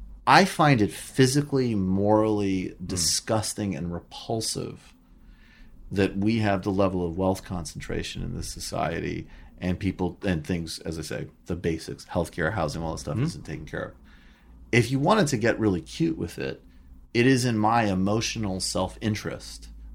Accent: Northfield, Massachusetts, United States; That was my hometown mostly. Although, but my family was all, I lived in Northfield. Amherst. Well, no, Northfield, no. Northfield and Shelburne Falls were not.

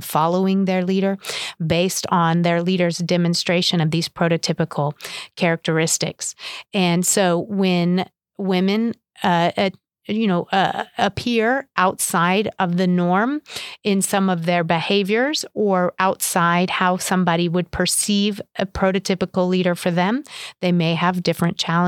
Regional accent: Albuquerque, New Mexico, United States; My childhood growing up in Albuquerque and my academic background and my career and my position

